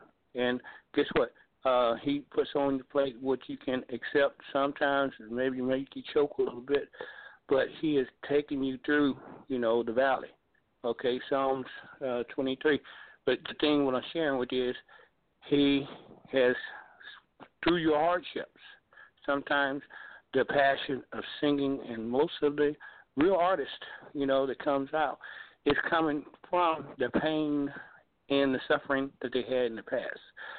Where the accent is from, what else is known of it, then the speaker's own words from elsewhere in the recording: Chicago, Illinois, United States; born there; 1960, I was born in Chicago.